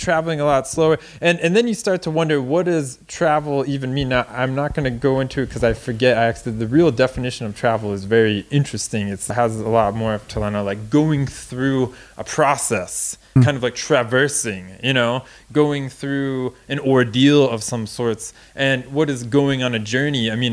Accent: Florida, United States; You know, I'm from Florida. Everybody on listens to this show knows I'm from Florida. And, you know, growing up really in one of the tourism capitals of the world.

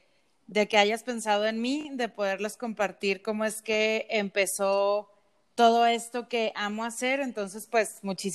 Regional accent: Torreón, Coahuila, Mexico; comencé a trabajar en una radiodifusora aquí en Torreón. Yo soy de Torreón, Coahuila.

